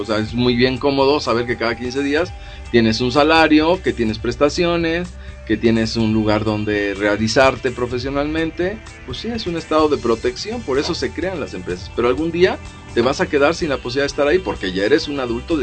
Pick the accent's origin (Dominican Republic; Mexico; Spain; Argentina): Mexico; Como mexicanos católicos, la Iglesia católica no reconoce la reencarnación.